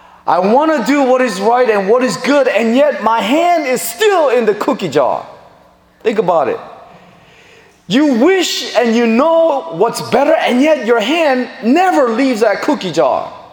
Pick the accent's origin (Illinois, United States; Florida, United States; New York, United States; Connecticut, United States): Illinois, United States; Chicago; I told him I was from Chicago